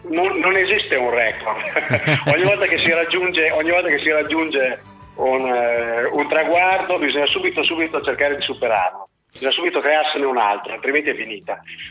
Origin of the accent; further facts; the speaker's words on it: Emilia-Romagna, Italy; sono emiliano ma sono anche, diciamo così, mezzo francese, mia madre è francese, di conseguenza mi considero un po' cittadino del mondo